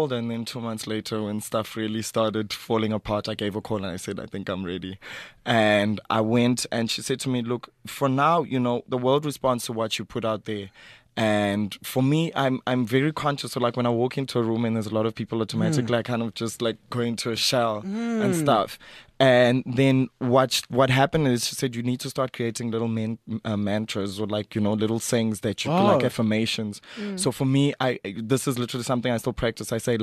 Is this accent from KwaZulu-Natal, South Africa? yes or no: yes; KwaZulu-Natal, South Africa; also born or lived in Eswatini; now in Johannesburg, South Africa; I was born in Joburg, but then my dad was from Swaziland, so then we moved back there. But I grew up in KZN because that's where I went to school. And so I'm back in Joburg now.